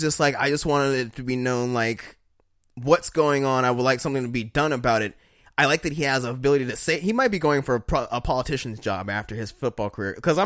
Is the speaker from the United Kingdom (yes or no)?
no; Denver, Colorado, United States; I'm from Denver. I'm from the city that had Abdul Raif do it, the former Nugget.